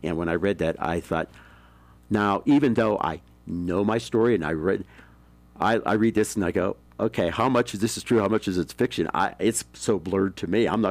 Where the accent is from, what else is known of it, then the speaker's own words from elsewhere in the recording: Pennsylvania, United States; I started off as a boy growing up outside of Pittsburgh, Pennsylvania